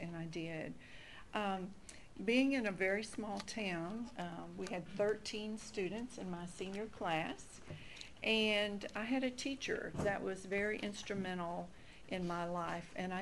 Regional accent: Arkansas, United States; I grew up in Arkansas in a very the guy was talking about Arkansas tonight, and we're from Northeast Arkansas.

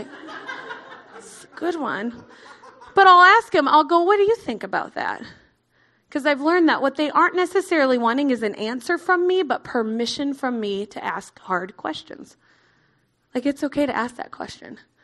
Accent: Midwest, United States; accent: Midwestern; there came my Midwestern accent.

